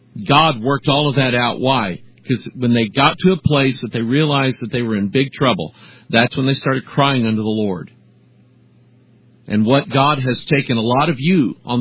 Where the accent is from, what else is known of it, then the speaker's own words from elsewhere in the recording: Pine Bluff, Arkansas, United States; born there; now in Missouri, United States; I was born in Pine Bluff, Arkansas. But I've lived in Missouri most of my life. But I love Arkansas and I love the people.